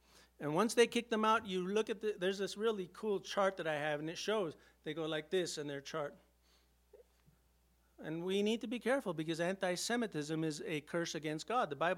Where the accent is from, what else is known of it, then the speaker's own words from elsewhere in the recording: United States; I'm American, okay? I'm of Latin descent, yes, but I'm American.